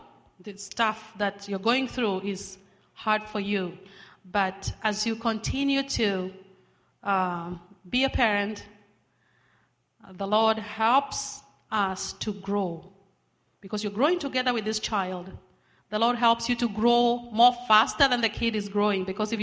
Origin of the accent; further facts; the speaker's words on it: Rimuru, Nairobi, Kenya; I was born in Kenya, East Africa, the outskirts of Nairobi, which is the capital city of Kenya, in a little place called Rimuru.